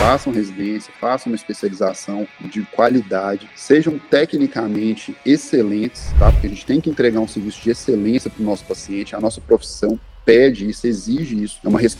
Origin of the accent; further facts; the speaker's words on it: Belo Horizonte, Minas Gerais, Brazil; sou de Belo Horizonte